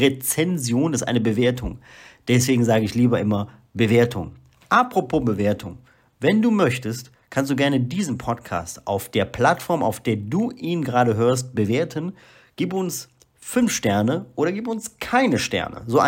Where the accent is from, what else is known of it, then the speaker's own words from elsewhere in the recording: Belgium; German is a second language; now in Moldova; Ich interessiere mich sehr für mehrsprachige Länder, zum Beispiel wie die Schweiz, Belgien, wo ich aufgewachsen bin.